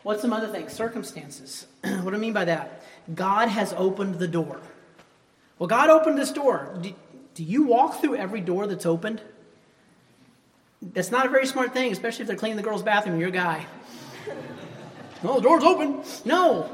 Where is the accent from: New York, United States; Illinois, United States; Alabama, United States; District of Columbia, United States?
Alabama, United States; It was like studying, and I was from Alabama. We didn't have to study.